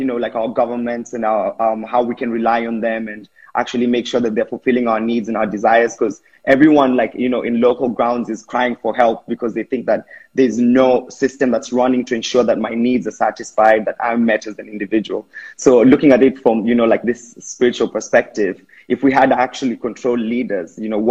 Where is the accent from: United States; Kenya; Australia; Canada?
Kenya; I'm from Kenya